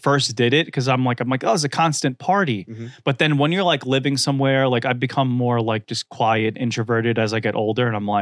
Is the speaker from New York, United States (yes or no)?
yes; Staten Island, New York, United States; And like, I grew up in Staten Island. I had a pool my whole life.